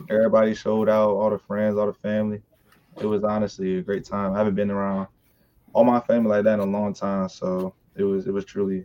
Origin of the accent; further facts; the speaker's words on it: Virginia, United States; I'm from North Virginia. I went to Norby High School. Not the best type of area, you know.